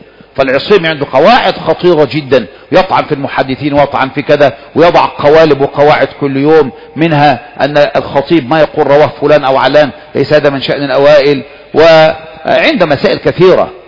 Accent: Egypt; نحن من أهل مصر

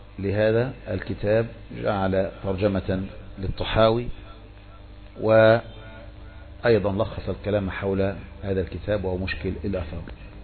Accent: Taha al-A'mida, Minya Governorate, Egypt; موقع بلدتي وإليها ينسب طحا، وهي معروفة الآن بطحا الأعمدة التي تتبع مركز صملوط من مديرية المنيا.

